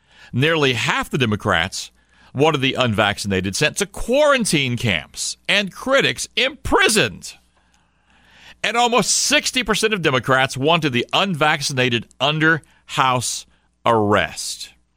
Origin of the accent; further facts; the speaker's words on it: St. Louis, Missouri, United States; also born or lived in Houston, Texas; my mom's family is from Corinth, Mississippi. I was born in Houston, Texas, but raised in St. Louis.